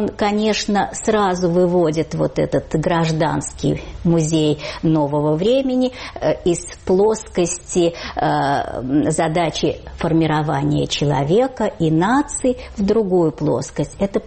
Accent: Moscow, Russia; не только мы москвичи

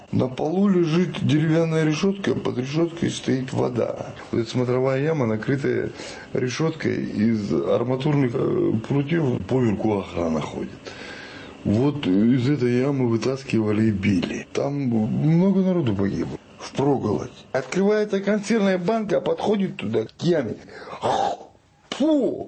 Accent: Chechnya, Russia; И я говорю им, я чеченец.

